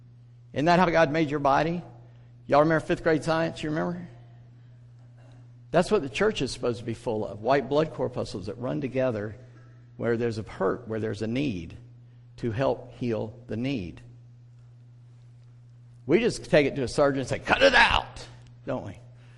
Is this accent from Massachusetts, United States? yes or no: no; Charleston, South Carolina, United States; I'm from Charleston, and few months back now, a young man goes in and spends hours in Bible study with a group of believers and then shoots them.